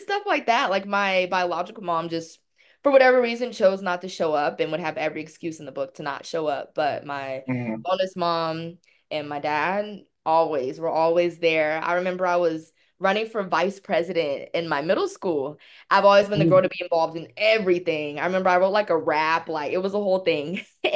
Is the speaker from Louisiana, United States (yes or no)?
yes; Louisiana, United States; born there; also born or lived in Utah / Virginia / Germany; I've lived in like Utah, already mentioned Virginia. I was born in Louisiana. I, lived in Germany for a couple of years when I was younger. I was a baby though